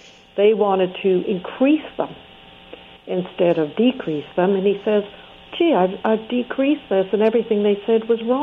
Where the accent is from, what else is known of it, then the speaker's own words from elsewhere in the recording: Canada; I'm the Canadian who handed out your books in a hospital and got kicked out 3 times.